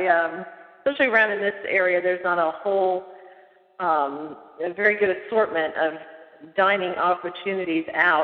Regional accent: Dover, Delaware, United States; I'm actually from right here in Dover, Delaware. Pretty much all my life moved here when I was about 9 months old, transplanted from the military.

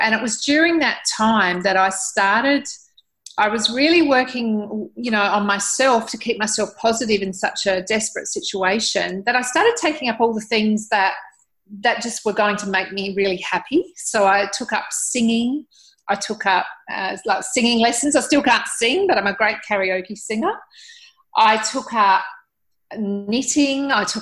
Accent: Adelaide, South Australia, Australia; It happened back in my hometown here in Adelaide.

